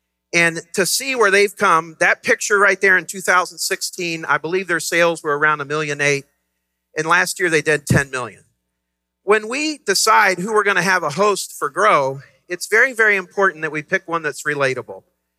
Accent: Dayton, Ohio, United States; And I'm a small town guy. I'm from Dayton, Ohio.

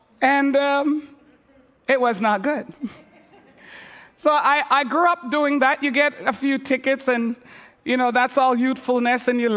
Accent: Montreal, Quebec, Canada; I'm from Quebec. You all know that, right? Grew up in Montreal. In Montreal, we have one-way streets.

